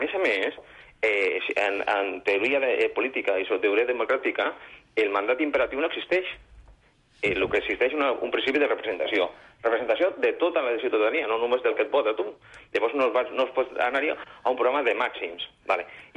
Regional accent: Catalonia, Spain; Perquè a vegades jo soc gent i també soc català.

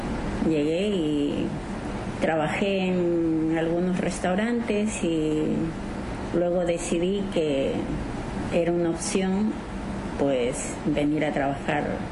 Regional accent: Peru; vamos poniendo platos de mi país, que soy de Perú

